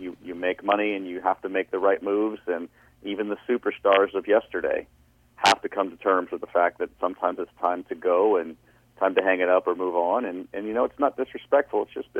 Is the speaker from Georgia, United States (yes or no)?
no; Chicago, Illinois, United States; I mean, I grew up in Chicago. I love Michael Jordan.